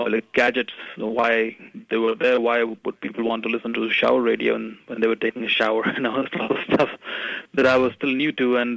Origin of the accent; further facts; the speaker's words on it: India; English is a second language; moved away; So, and I came from India. I was from a comfortable family